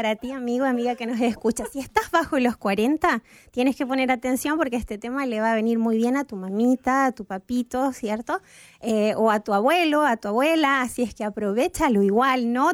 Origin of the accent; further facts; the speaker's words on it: Chile; also born or lived in Argentina; Chile es mi patria también. Nací en Argentina, pero me crié en Chile, María Belén. Y mi familia es chilena. Y entonces me considero, yo creo, más chilena que argentina.